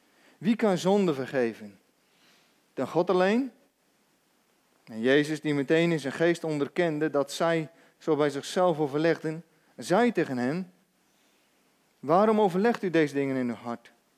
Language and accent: Dutch; Urk, Flevoland, Netherlands; Ik kom zelf uit Urk.